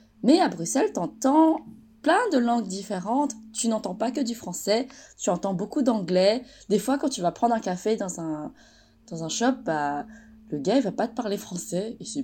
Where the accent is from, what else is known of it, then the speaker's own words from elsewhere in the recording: France; c'est comme nous, chez nous en France, je trouve.